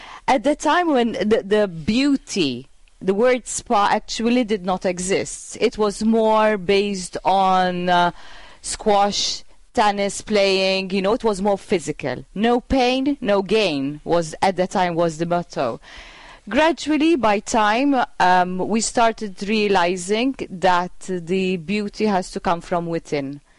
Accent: Malta; born there; I was born here in Malta, yes

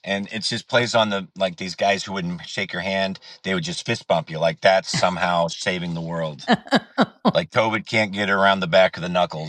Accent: Missouri, United States; I'm from Missouri, like, yeah, us Midwestern, when we're talking to someone in Texas, we'll get a little bit more drawly and say y'all a little bit more

